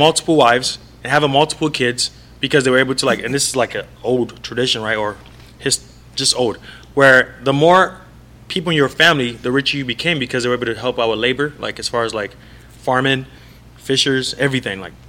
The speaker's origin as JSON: {"language": "English", "country": "United States", "tie": "born there", "said": "I mean, I'm in America. I was born in America."}